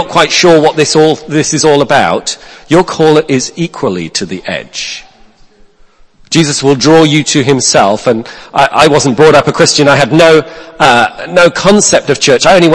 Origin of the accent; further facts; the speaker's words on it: Wales, United Kingdom; I'm a Welsh guy. I'm from the Welsh Valleys.